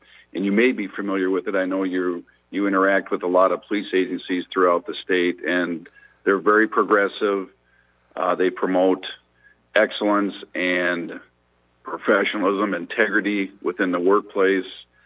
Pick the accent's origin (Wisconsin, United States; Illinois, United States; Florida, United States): Wisconsin, United States; Milwaukee; Well, Sly, I grew up in the Milwaukee area, for starters, and I came to Rock County